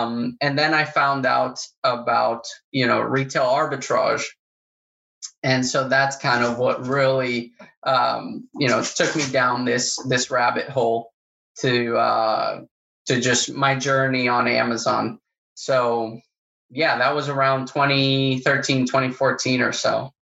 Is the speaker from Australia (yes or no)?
no; Paraguay; And so I grew up in South America, I grew up in Paraguay, and back in the day, you know, I was in high school, couldn't really get things online there.